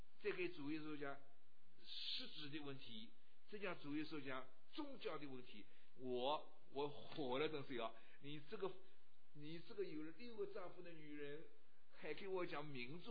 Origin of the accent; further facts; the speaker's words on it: China; 我是中国人，活到老了，